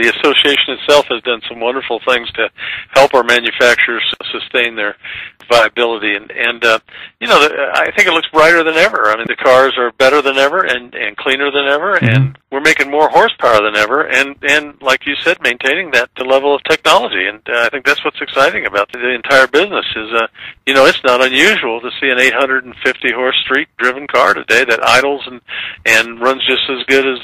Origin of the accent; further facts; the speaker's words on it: Upland, California, United States; Yeah, I actually grew up in Upland, California.